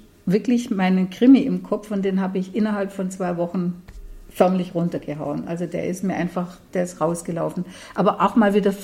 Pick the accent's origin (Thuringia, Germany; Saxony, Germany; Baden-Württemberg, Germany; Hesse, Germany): Baden-Württemberg, Germany; Dürrmenz; Aber man hat in diese Gartenschau dieses Dürmenz mit eingebaut, wo ich aufgewachsen bin.